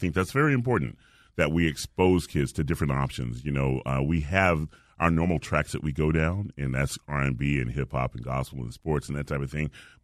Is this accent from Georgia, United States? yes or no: yes; Atlanta, Georgia, United States; because I grew up in Southwest Atlanta.